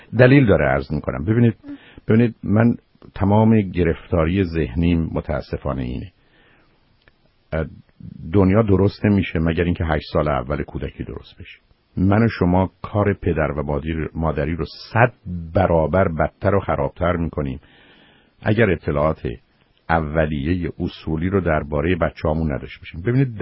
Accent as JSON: {"language": "Persian", "country": "Iran", "lives_now": "United States", "said": "فارسی رو دوست داریم، ما ایرانی هستیم"}